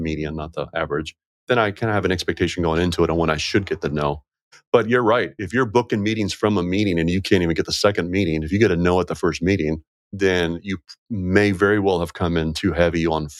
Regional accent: Boston, Massachusetts, United States; when I grew up, we loved conflict. I grew up in Boston.

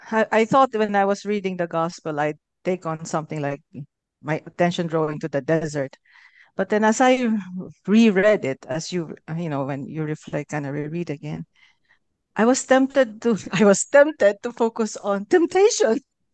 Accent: Philippines; now in New Zealand; I'm a Filipino Kiwi working with the Archdiocese of Wellington.

